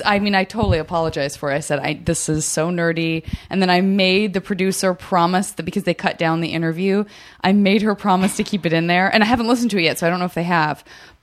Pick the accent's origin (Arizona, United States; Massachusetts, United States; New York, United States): Arizona, United States; Tucson; You know, I'm from Tucson, and talk about nothing to do.